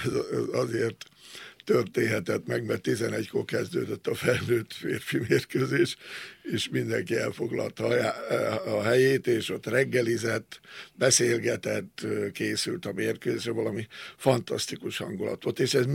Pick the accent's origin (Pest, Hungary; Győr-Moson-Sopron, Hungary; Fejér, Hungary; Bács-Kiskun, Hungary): Pest, Hungary; Abony; born there; Már a szülőfalumba, Abonyba is